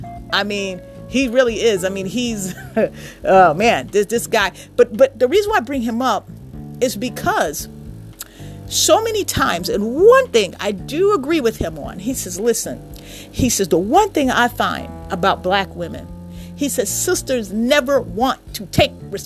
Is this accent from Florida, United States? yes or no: no; Chicago, Illinois, United States; especially in my hometown, Chicago. Come on, Shot City.